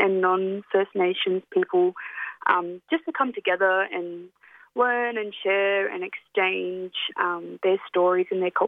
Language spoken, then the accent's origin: English; Bingara, New South Wales, Australia; now in Central Coast, Australia; Yeah, I am a Gomeroi woman from Bingra, northern New South Wales. My family originally are from the Piligar Weewaw Narrabri ways, but I grew up in Bingra. Currently, though, I am living on Darkinyang country on the central coast.